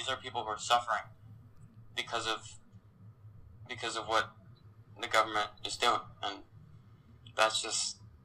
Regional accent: United States; I mean, I'm an American and that's my country.

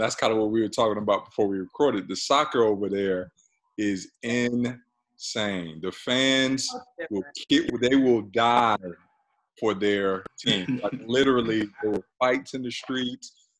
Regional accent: United States; I mean, you know, because I'm American.

